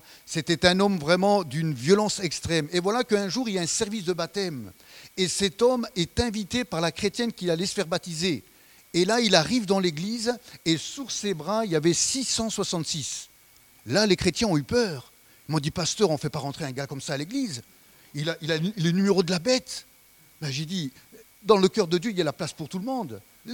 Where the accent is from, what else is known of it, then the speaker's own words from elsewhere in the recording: France; On vit, surtout chez nous en France, voilà, les gens sont déçus